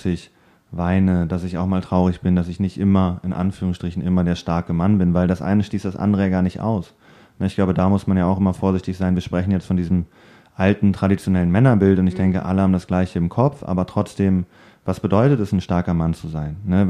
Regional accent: Berlin, Germany; born there; gebürtiger Berliner, schon Ewigkeiten hier, zwischenzeitlich ein bisschen rausgekommen.

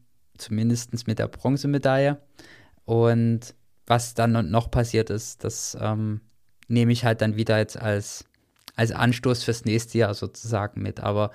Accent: Dresden, Saxony, Germany; Und dann natürlich noch das goldene Oval bei uns zu Hause in Dresden.

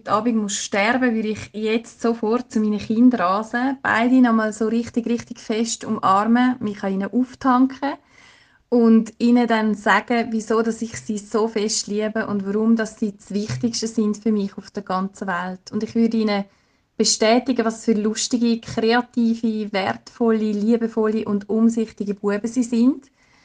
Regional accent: Switzerland; now in Dobel, Germany; am Ufer vom Walensee. Das ist meine alte Heimat. Oder gerade da bei mir daheim, Dobel um die Ecke.

